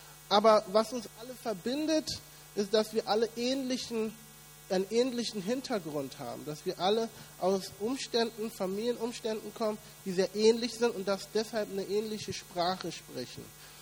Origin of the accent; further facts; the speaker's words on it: Berlin, Germany; in Berlin aufgewachsen, in Schöneberger Kiez. Und das war nochmal ein anderes Spannungsfeld. Nun, in Berlin-Schöneberg, wo ich aufgewachsen bin, da musstest du lernen, dich durchzusetzen.